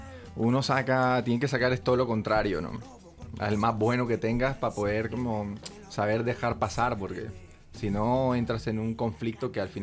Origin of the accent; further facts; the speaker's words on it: Barranquilla, Atlántico, Colombia; moved away; yo llegué a Bogotá, la capital de Colombia, de Barranquilla, un chico de provincia.